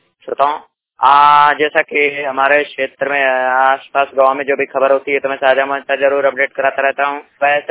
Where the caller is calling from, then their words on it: Uttar Pradesh, India; हमारे गाँव में और ये पूरे जिला बांदा पे आंधी जोर की चल रही है